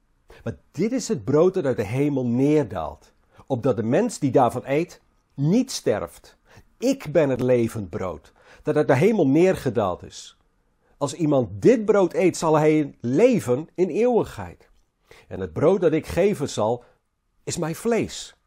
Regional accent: Flanders, Belgium; laten we eens kijken hoe wij gemiddeld als Vlaming boodschappen doen.

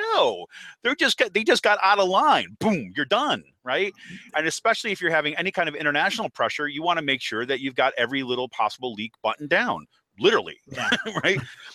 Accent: Utica, New York, United States; Look, I grew up in Utica, New York, right? Utica, New York is a mob town, right?

